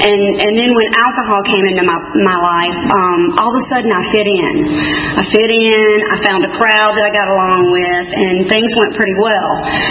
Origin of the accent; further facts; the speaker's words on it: Atlanta, Georgia, United States; I was born in South Fulton Hospital. I'm a native Atlantan.